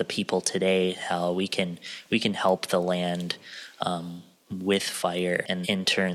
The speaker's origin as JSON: {"language": "English", "region": "Wisconsin", "country": "United States", "said": "I come from the Red Cliff Band of Lake Superior, Chippewa."}